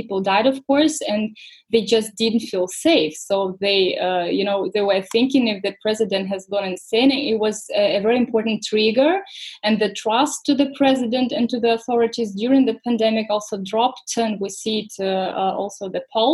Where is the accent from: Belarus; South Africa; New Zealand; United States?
Belarus; English is a second language; moved away as an adult; now in Germany; I was born in Belarus and lived there till I went to Germany about 10 years ago.